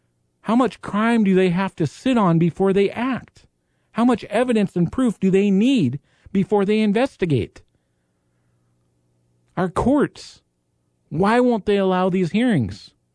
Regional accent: Oregon, United States; there was a doctor in Oregon, actually from my hometown

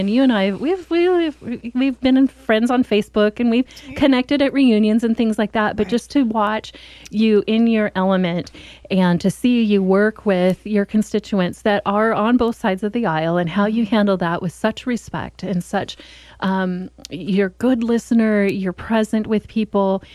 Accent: Oregon, United States; when I was away in South Dakota and I tell people I was from Oregon

